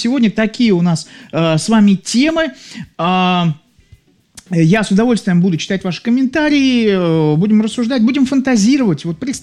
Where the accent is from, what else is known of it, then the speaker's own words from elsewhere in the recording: Saint Petersburg, Russia; Я нахожусь в Санкт-Петербурге, родом из Ленинграда